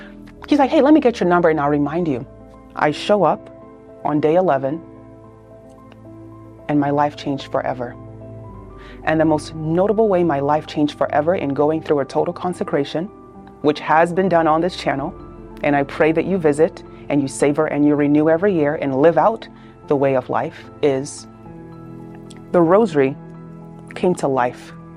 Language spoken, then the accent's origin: English; Nigeria; I am Nigerian by origin. I am a cradle Catholic, last of five.